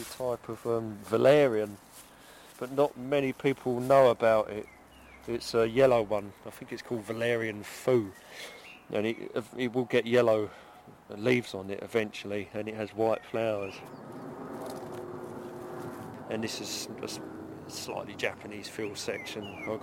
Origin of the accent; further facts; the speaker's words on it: Addiscombe, London, United Kingdom; I grew up in Addiscombe, and I lived in Addiscombe for well over 20 years. And I went to Woodside School.